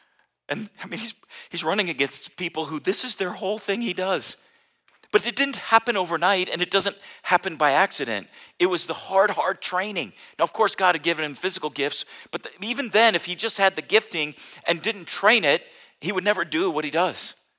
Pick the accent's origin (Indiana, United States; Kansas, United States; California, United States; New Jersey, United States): California, United States; San Diego; I grew up in San Diego, and then I went to college in LA, and then was a youth pastor in my hometown in San Diego.